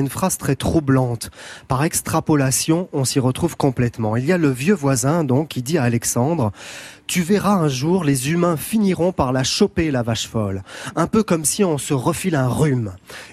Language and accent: French; Nice, Provence-Alpes-Côte d'Azur, France; born there; moi je suis né à Nice. À Nice, on n'a pas eu de problème.